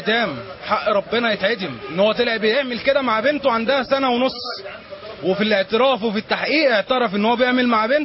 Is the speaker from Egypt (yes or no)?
yes; Egypt; احنا كلنا مصريين سواء مسيحي مسلم، فاحنا كلنا مصريين